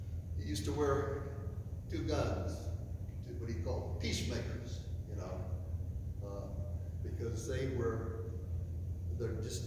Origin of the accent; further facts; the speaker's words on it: Brenham, Texas, United States; But I was born and raised in Brenham, Texas. It's also the place where that famous ice cream, Bluebell ice cream, is made.